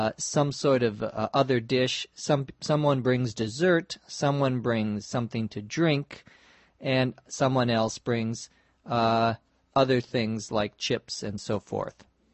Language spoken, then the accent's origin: English; St. Paul, Minnesota, United States; I visit my hometown, which is St. Paul, Minnesota, by the way, about once a year.